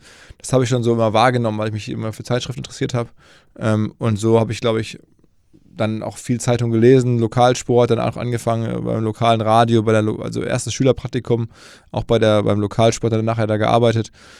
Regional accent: Essen, North Rhine-Westphalia, Germany; ich komme erstmal geografisch aus dem Ruhrgebiet, aus Essen.

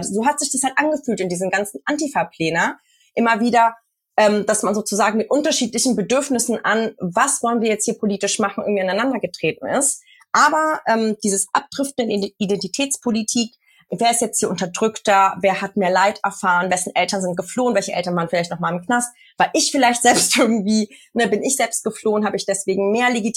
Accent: Hamburg, Germany; Ich komme aus Hamburg

